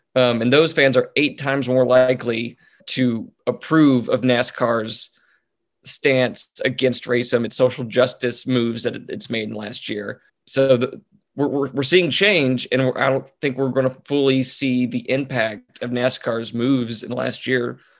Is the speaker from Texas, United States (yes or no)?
yes; Texas, United States; I've lived my entire life, except for 1 year, in the South. I was raised in North Texas.